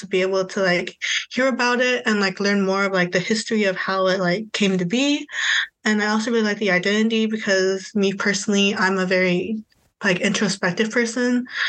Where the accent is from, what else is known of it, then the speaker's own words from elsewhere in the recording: Indiana, United States; also born or lived in China; Yeah, so I was adopted from China, and I grew up in a small rural town that's like Northeast Indiana. So like it was like all white people, all Christian farming white people.